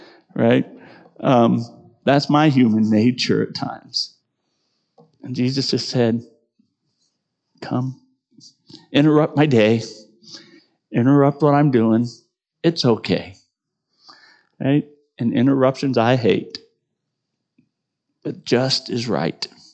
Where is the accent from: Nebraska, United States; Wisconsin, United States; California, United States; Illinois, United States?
Nebraska, United States; Sidney; And I grew up in Sydney, Nebraska, and I never thought Sydney was very pretty.